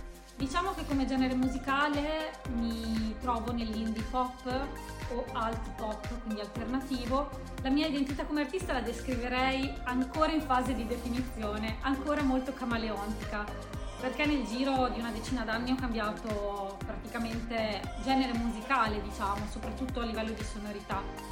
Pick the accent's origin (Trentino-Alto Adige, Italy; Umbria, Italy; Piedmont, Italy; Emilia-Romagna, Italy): Emilia-Romagna, Italy; Modena; sono una cantautrice e vengo da Modena